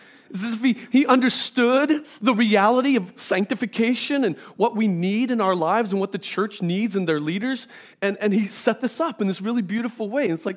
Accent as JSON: {"language": "English", "town": "Scott City", "region": "Kansas", "country": "United States", "tie": "born or raised there", "said": "I go back to my hometown, Scott City, Kansas, and people know me for who I was."}